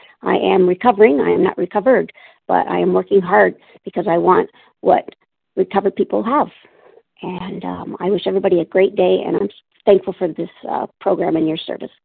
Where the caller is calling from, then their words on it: Palmdale, California, United States; I'm calling from Palmdale, California.